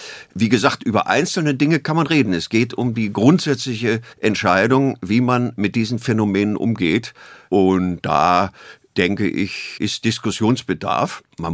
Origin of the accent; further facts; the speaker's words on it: Berlin, Germany; Ich bin im Oktober 1948 in Berlin geboren und aufgewachsen und habe die Stadt als Kind noch als eine Stadt erlebt.